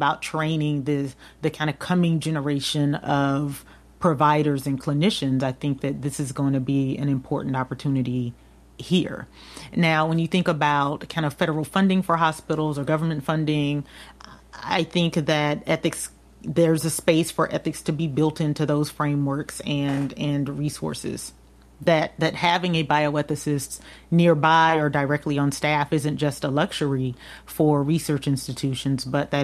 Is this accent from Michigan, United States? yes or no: no; Albany, Georgia, United States; So I'm from a place called Albany, Georgia